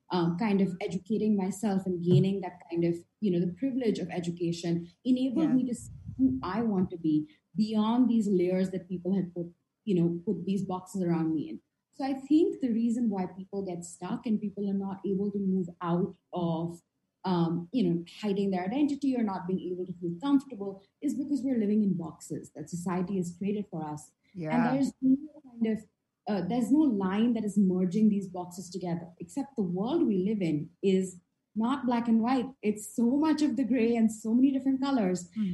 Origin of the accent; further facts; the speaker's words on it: Delhi, India; when I was in India, I've been born and brought up in Delhi. And I did my undergraduation here. I studied in Delhi University.